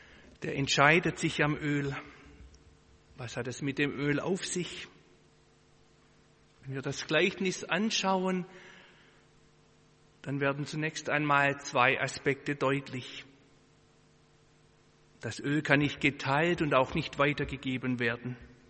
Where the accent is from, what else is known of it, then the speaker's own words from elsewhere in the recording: Baden-Württemberg, Germany; vielleicht sind da auch Bayern unter uns, ich selber bin Schwabe.